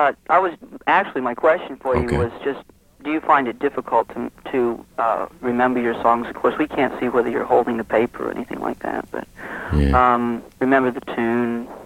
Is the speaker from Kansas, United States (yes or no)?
yes; Kansas, United States; I'm from Kansas, and my family are all farmers, but we have none of those